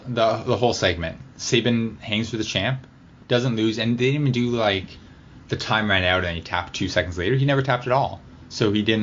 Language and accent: English; Toronto, Ontario, Canada; Karen Q versus Toronto's Caitlin Diamond. I'm not familiar with Caitlin, although she's from my hometown.